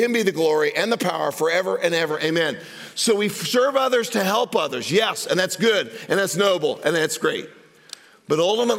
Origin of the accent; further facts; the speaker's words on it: Greenwood, Indiana, United States; I'm some yahoo from Greenwood, Indiana, and you're from somewhere else